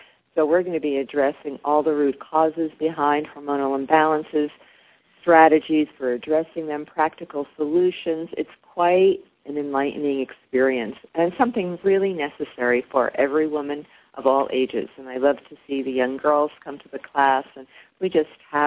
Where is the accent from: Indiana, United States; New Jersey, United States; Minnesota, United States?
New Jersey, United States; now in Oklahoma, United States; I live in Oklahoma, but I grew up there in New Jersey. So even though I'm a Jersey girl, I consider myself kind of New Yorkish.